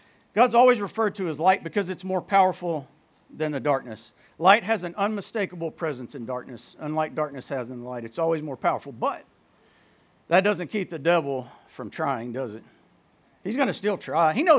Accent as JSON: {"language": "English", "town": "Burleson", "region": "Texas", "country": "United States", "tie": "born or raised there", "said": "And I grew up in Burleson, if y'all know where Burleson is."}